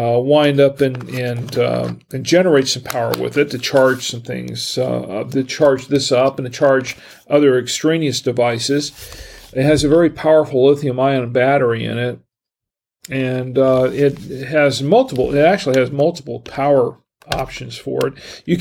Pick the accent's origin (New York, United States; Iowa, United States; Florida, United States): Florida, United States; But I'm also, because I come from Florida.